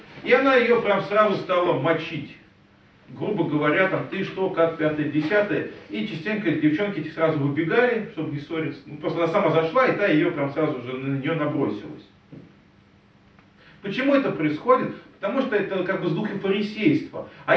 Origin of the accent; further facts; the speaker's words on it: Belarus; мы из Беларуси можем смотреть и видеть все проблемы.